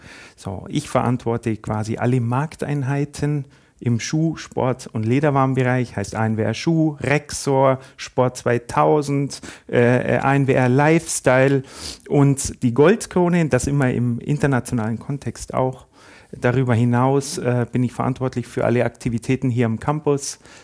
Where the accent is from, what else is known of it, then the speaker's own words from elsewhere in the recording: Füssen, Bavaria, Germany; Ich habe leidenschaftlich Eishockey gespielt in Füssen. Man hört sicherlich an meinem Dialekt. Dort bin ich auch aufgewachsen.